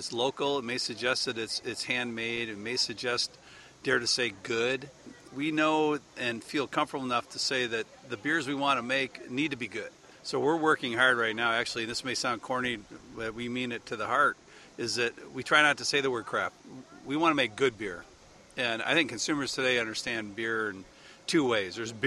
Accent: Verona, Wisconsin, United States; Well, we both are. We're two men from Verona.

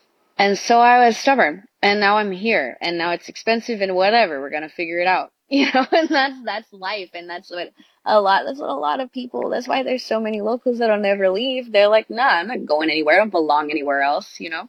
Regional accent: Hawaii, United States; moved away; oh, are you from California? No, I'm from Hawaii. And people would just look at me like, why did you leave?

